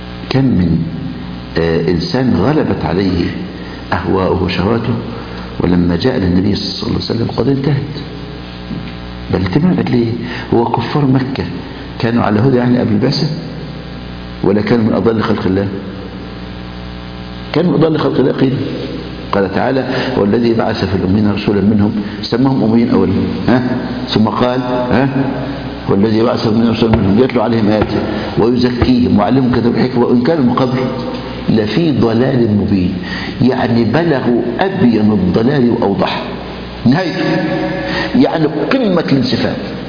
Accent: Egypt; يعني عندنا في مصر الأزهر على سبيل المثال

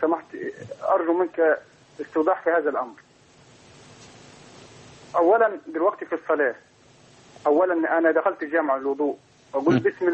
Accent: Asyut, Asyut Governorate, Egypt; من أسيوط.

